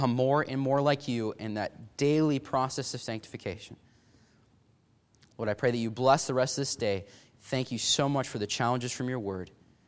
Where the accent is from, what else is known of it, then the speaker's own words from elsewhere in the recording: Illinois, United States; now in Washington, United States; in the state of Washington, back in my home state of Illinois